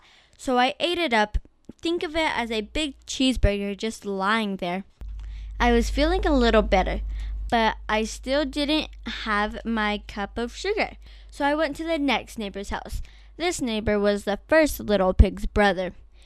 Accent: Farmington, New Mexico, United States; I'm from Farmington, New Mexico, and I go to school at Mesa View Middle School.

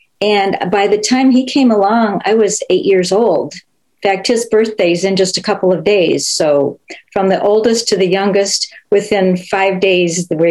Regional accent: Arcade, New York, United States; And that little town is called Arcade, New York. And that is what I consider my hometown. We moved there in the summer after I turned 6 years old.

